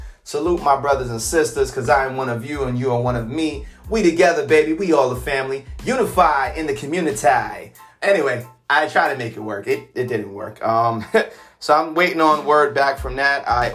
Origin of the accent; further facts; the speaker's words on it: Brooklyn, New York, United States; in Coney Island, Brooklyn, my hometown.